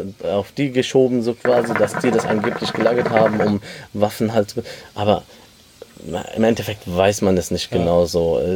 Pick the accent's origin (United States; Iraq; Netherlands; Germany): Germany; Klar sind wir in Deutschland aufgewachsen und leben hier.